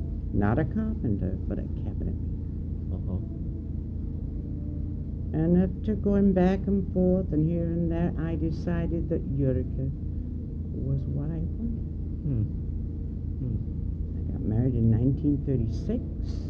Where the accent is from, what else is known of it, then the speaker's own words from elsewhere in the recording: Manchester, North West England, United Kingdom; moved away; Yes, I came from Manchester, England.